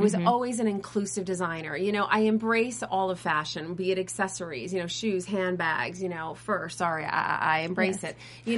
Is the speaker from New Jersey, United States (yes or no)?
no; Massachusetts, United States; I grew up in the Berkshires, as you see.